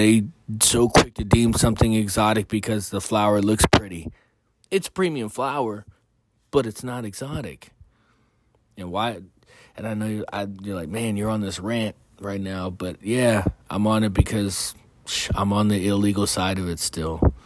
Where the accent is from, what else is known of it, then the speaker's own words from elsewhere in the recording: California, United States; Like I said, I'm from the state of California.